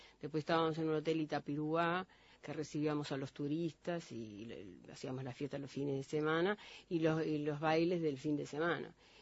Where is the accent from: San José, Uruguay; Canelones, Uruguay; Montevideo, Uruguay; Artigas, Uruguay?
San José, Uruguay; No, en San José, soy maragata.